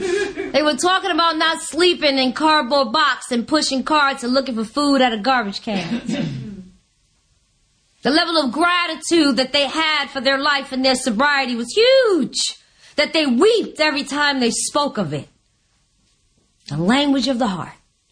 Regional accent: New York, United States; First of all, I'm a New Yorker. We're pretty straightforward people.

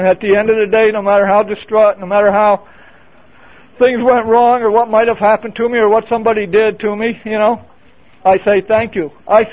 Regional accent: Pennsylvania, United States; I was able to go to my hometown in Pennsylvania.

